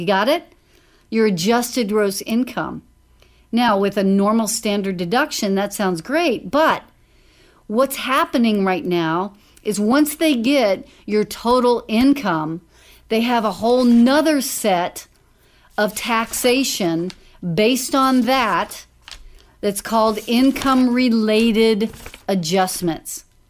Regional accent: Dallas, Texas, United States; Well, I grew up in Dallas and we lived in North Dallas.

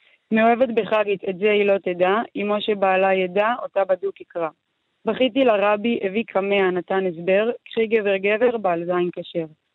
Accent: Ramla, Central District, Israel; גדלתי ברמלה, דבר שכבר הרים גבה להרבה אנשים בכל מיני תחנות במהלך החיים שלי. גדלתי בבית מזרחי, מסורתי

